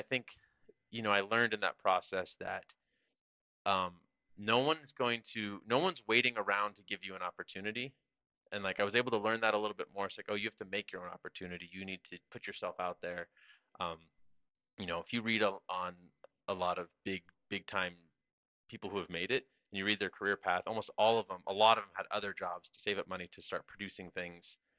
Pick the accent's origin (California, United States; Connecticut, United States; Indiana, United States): California, United States; Hydesville; You know, as a kid, I grew up in the Redwoods in the top of California. So it was a town called Hydesville, it was like 630 people.